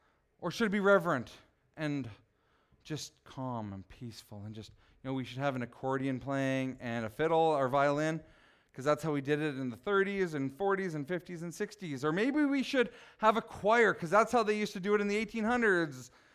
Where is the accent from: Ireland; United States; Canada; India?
Canada; Prince Albert, Saskatchewan; So I grew up in Prince Albert, as most of you know, until junior high.